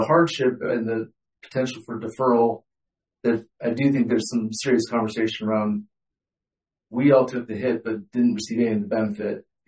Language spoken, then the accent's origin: English; California, United States; I came from California. Taxes, like, somehow you spell tax with California.